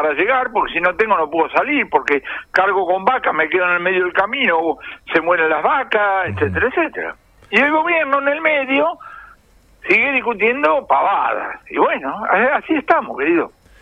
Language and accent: Spanish; Argentina; con la experiencia inflacionaria que tenemos los argentinos